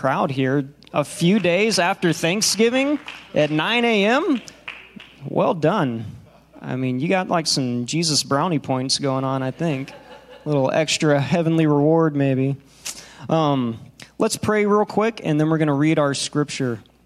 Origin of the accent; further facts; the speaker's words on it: Texas, United States; We came from Texas, so transitioning all the way across the country, you know, leaving our community and our friends there and coming to a new place